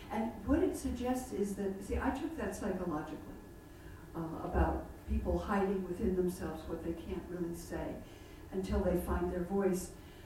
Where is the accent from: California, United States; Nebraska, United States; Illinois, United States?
California, United States; now in New York, United States; I decided after I came to New York to study dance, and I didn't know anything because I grew up in California